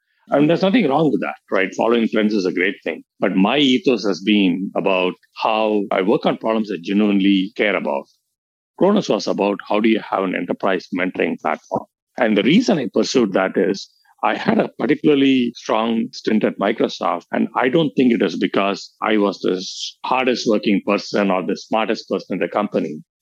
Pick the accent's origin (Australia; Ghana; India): India; Chennai, Tamil Nadu; moved away as an adult; now in United States; About my background, Suresh, I grew up in Chennai. I went to College of Engineering in Guindy, and I came to the States.